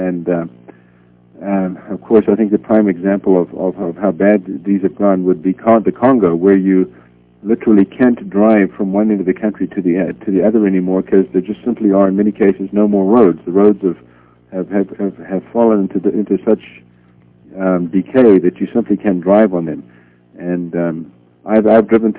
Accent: Eswatini; born there; I was born in Swaziland, and my parents were missionaries there in the 40s, and I know the country fairly well. I've lived there for a couple of years since then as well

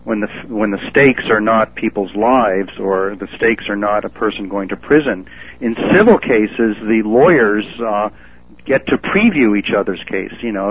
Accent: United States; I'm speaking not just as a lawyer, but as an American

